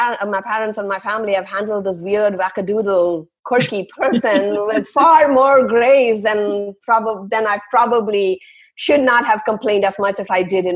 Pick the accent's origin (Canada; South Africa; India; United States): India; I was born and raised in India.